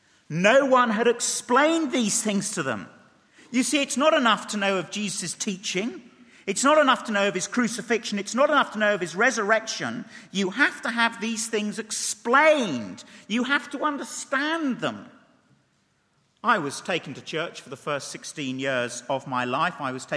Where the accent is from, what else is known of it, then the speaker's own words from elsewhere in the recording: England, United Kingdom; because I'm an Englishman